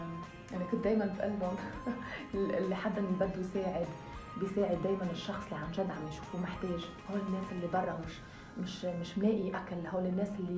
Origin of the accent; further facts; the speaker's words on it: Algeria; كل اللي بيجي بقى اول شيء بس يشوفوني بيقولوا لي من وين، من لبنان. قال لهم لا انا مش لبنانيه، انا جزائريه. فهون صدمتهم بتجي، كيف جزائرية عم تحكي لبنانية؟ والله لأنه تعودت. هاي فرست. سكند، الأكسنت الجزائرية صعبة.